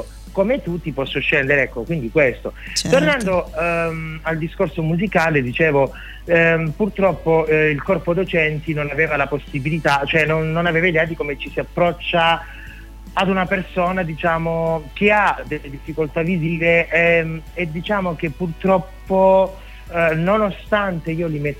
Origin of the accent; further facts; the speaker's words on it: San Martino di Taurianova, Calabria, Italy; ho 29 anni e sono calabrese, vengo da San Martino di Taurianova, che è un paesino in provincia di Reggio Calabria.